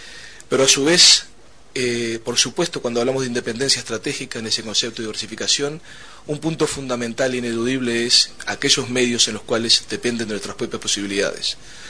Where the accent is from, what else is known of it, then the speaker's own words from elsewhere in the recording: Uruguay; contribuir como uruguayos